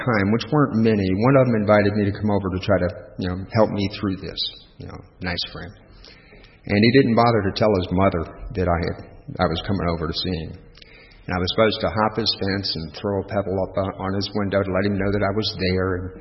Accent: Fort Benning, Georgia, United States; born there; I'll start out by telling you that I was born in Fort Benning, Georgia. My dad's retired Army. And I moved quite a bit when I was a young man. By the time I was 20, I had moved 50 times.

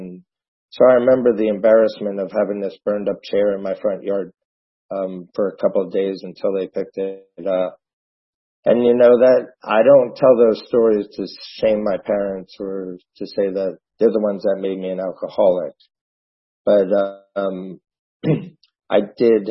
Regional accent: New Jersey, United States; I grew up in New Jersey. Don't hold that against me. But I grew up there, and I grew up with 2 alcoholics.

